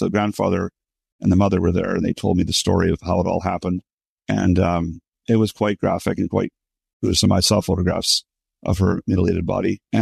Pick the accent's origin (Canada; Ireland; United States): Canada; I told her that I am a guy from Canada with albinism.